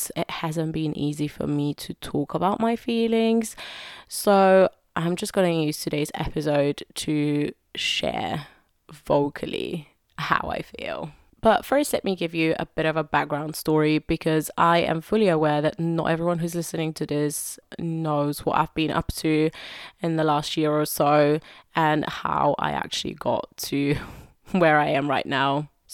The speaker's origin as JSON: {"language": "English", "country": "Bulgaria", "moved": "as an adult", "lives_now": "London, United Kingdom", "said": "I've lived in England for about 12 years now, and I'm originally from Bulgaria. For those of you who don't know, I moved here to study at university and decided to stay and make the UK my home. And I've been living in London for the past, since I graduated, which was 2014."}